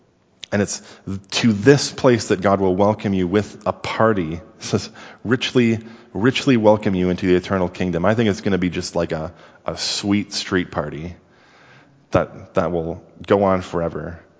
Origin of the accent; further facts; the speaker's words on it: Sudbury, Ontario, Canada; the place where I grew up in Sudbury has about 300 lakes just within the city limits, so there's lakes everywhere.